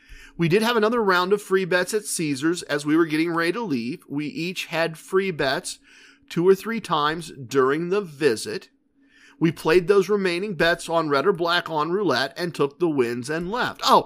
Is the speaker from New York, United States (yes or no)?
no; Ohio, United States; I'm sorry, we're from Ohio. We don't get here very often.